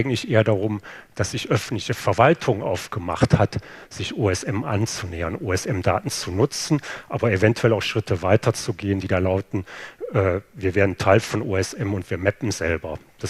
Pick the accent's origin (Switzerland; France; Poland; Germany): Germany; North Rhine-Westphalia; Ich habe gesagt, ich komme aus dem Ruhrgebiet.